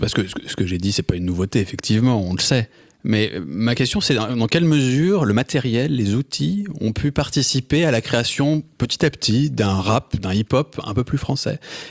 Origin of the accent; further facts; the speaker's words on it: France; Et nous, en tant que Français, tout ce qu'on va faire, c'est être un peu toujours à la traîne et essayer de rattraper.